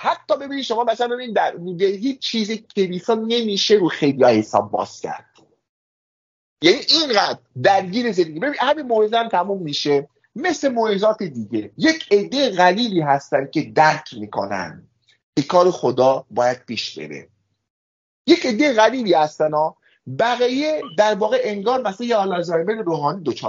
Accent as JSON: {"language": "Persian", "country": "Iran", "said": "خوشبختانه ما ایرانی هستیم"}